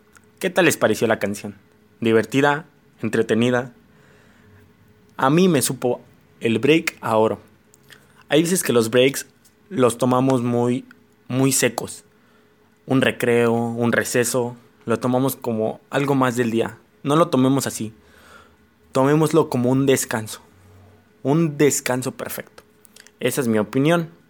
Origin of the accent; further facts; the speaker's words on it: Mexico; uno como mexicano no estamos buscando al mejor candidato ya.